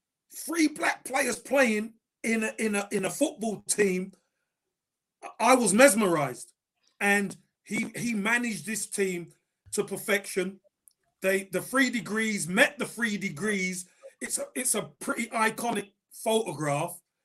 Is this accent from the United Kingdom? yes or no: yes; Brixton, London, United Kingdom; A young, impressionable kid growing up in Brixton who wanted to be a footballer